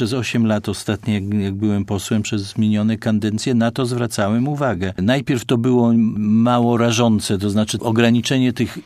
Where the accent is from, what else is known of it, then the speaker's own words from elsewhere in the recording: Poznań, Greater Poland Voivodeship, Poland; ja jestem urodzonym poznaniakiem, tu jest mój dom, tu się dobrze czuję, tu jest moja rodzina